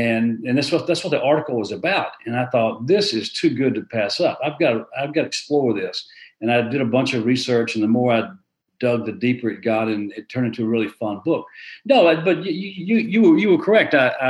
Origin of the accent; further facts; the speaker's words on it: Arkansas, United States; born there; I was born in Northern Arkansas